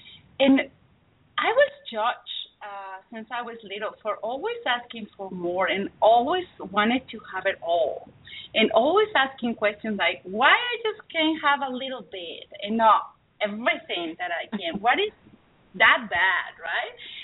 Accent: Mexico; born there; first language Spanish; English is a second language; English, as you can tell, is not my first language. I was born in Mexico, and my first language is Spanish.

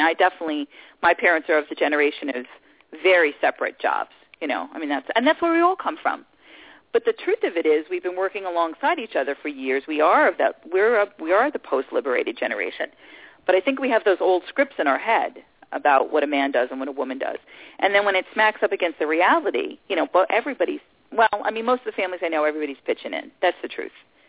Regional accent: New York City, New York, United States; And I grew up on Staten Island.

